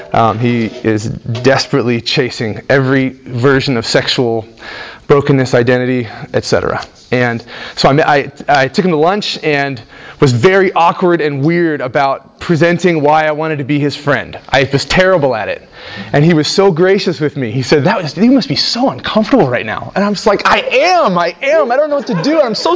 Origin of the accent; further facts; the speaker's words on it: Kenya; So I grew up in Kenya. I grew up overseas.